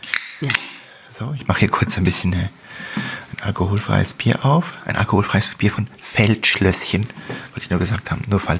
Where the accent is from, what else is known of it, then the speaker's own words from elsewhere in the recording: Visp, Valais, Switzerland; ich bin zwar in Visp aufgewachsen und da ist nichts passiert